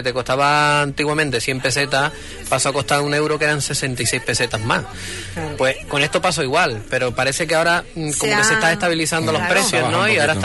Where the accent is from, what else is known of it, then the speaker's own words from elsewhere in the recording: Huelva, Andalusia, Spain; Nosotros, aparte de querer dejar marcado en el disco de que somos de Huelva y dedicarle este tema